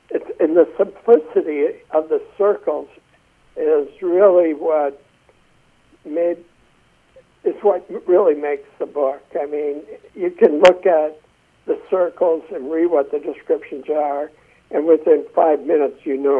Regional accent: Wisconsin, United States; also born or lived in Ohio; Previously, we were born and raised in Wisconsin, and then through job changes, I ended up in Ohio

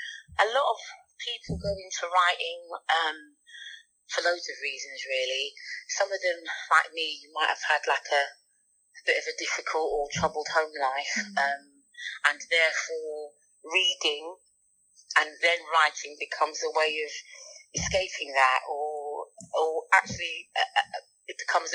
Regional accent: London, United Kingdom; now in Sheffield, United Kingdom; I am a novelist. I live in Sheffield. I'm originally from London and never left. I came up to do my degree, as it happens for a lot of people, actually, and then stayed.

